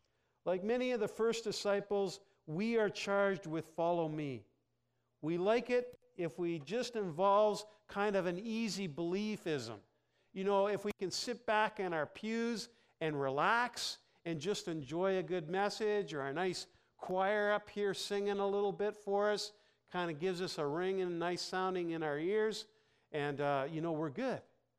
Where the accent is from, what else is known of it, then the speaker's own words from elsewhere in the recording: Canada; I'm Canadian, right?